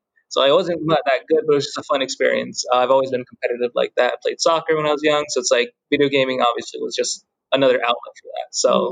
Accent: Bronx, New York, United States; born there; also born or lived in Vineland, New Jersey; And I was born in New York, the Bronx, and then we moved down to Vineland. So like, that's why I'm here, you know?

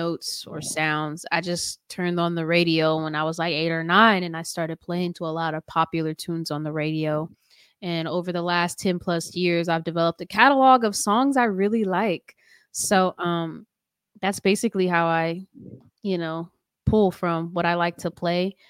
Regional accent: Long Beach, California, United States; now in Los Angeles, United States; even though I grew up in Long Beach, I still come around, you know, every other week. But I live downtown in downtown L.A.

